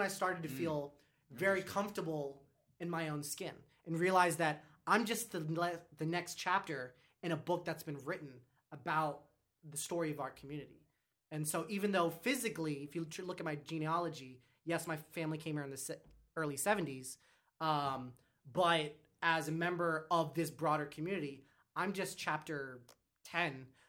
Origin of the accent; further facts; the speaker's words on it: Ohio, United States; Born and raised in Ohio.